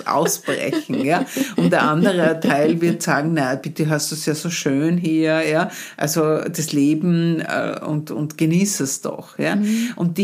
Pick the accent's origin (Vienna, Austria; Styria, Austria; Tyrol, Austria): Styria, Austria; Graz; ich komme ja aus Graz